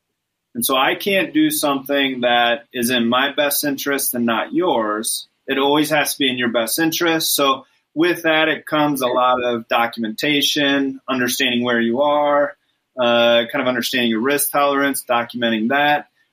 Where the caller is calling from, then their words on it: Mexico; I am calling from Mexico, just so I'd let you know.